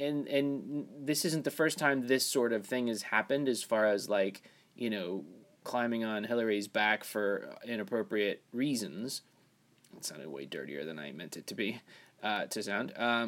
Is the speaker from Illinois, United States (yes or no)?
no; New York, United States; And now, being a New Yorker, when I was a kid, I'm a tri-state New Yorker guy, not a, you know, New York City guy, but when I was growing up in this area